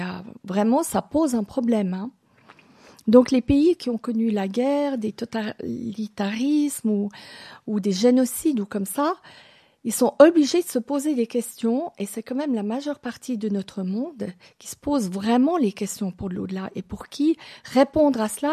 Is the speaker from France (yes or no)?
no; Hungary; French is a second language; donc je viens de Hongrie, et là-bas, beaucoup de personnes meurent à domicile.